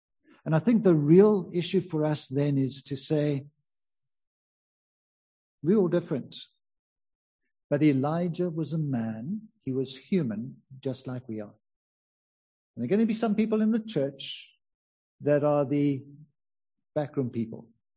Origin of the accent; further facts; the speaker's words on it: South Africa; It's important for us as a church community, as South African Christians, to pray and believe that God would do his work.